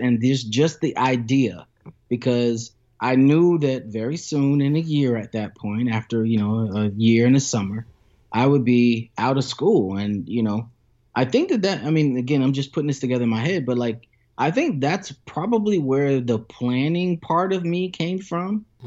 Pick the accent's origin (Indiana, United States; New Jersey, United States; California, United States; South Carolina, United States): South Carolina, United States; Lexington; So I'm from Lexington, South Carolina, very small town, maybe about 15 minutes from Columbia, South Carolina.